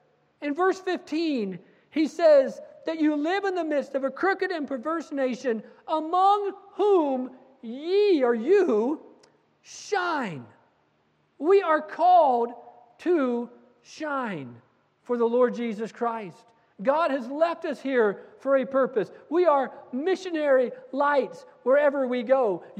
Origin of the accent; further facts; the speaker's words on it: New Mexico, United States; I came from New Mexico. I was a young guy.